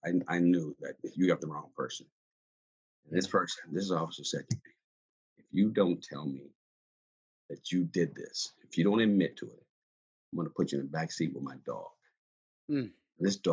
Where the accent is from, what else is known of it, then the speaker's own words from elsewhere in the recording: Alexandria, Virginia, United States; You know, growing up in Alexandria